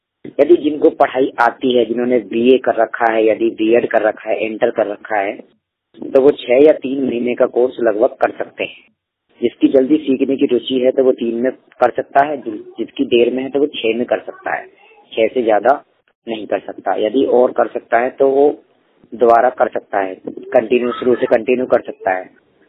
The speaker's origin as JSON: {"language": "Hindi", "town": "Aligarh", "region": "Uttar Pradesh", "country": "India", "said": "जिला अलीगढ़ से हूँ और मैं अलीगढ़ का रहने वाला हूँ और वृंदावन जीवन ज्योति अंध विद्यालय में पढ़ता हूँ।"}